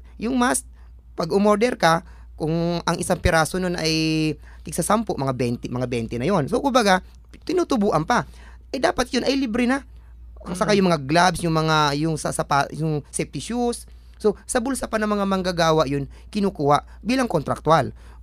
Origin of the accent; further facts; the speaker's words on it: Calabarzon, Philippines; tulad sa amin sa Laguna, ang minimum wage doon ay 315 lamang.